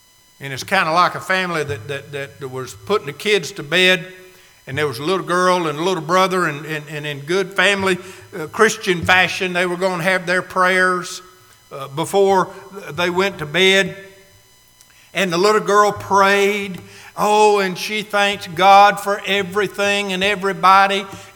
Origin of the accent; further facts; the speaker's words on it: Chattanooga, Tennessee, United States; I grew up in Chattanooga